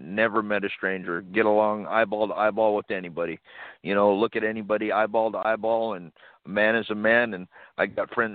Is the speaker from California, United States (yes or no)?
yes; Gardena, California, United States; Right, in Gardena, right outside of Los Angeles.